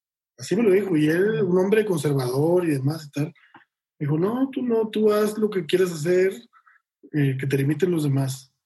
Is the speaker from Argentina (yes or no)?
no; Monterrey, Nuevo León, Mexico; yo soy de Monterrey y sí soy alguien con más inquietudes hacia lo que se conocía como la izquierda antes, ¿no? Y sobre todo la izquierda social. Entonces, siendo de Monterrey